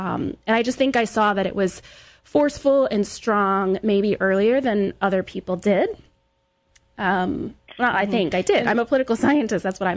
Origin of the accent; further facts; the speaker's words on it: Oklahoma, United States; I grew up in Oklahoma, which is the buckle of the Bible Belt.